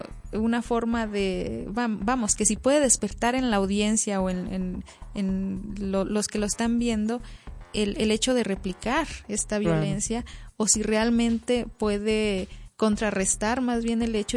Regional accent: Mexico; Como mexicanos también creo que evitamos muchísimo los conflictos

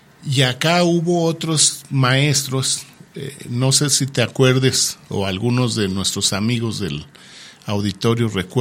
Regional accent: Coneto de Comonfort, Durango, Mexico; born there; Yo nací en Coneto de Comonfort, Durango

